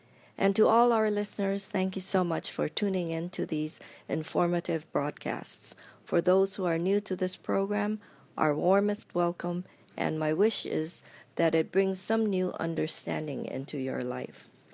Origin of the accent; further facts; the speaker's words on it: Hilo, Hawaii, United States; or to us growing up in Hilo at the time, the tea garden.